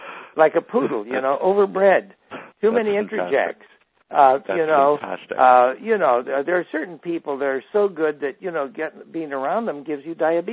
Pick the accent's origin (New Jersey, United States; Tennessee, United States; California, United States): California, United States; Salinas; I grew up in Salinas in as an Episcopalian altar boy.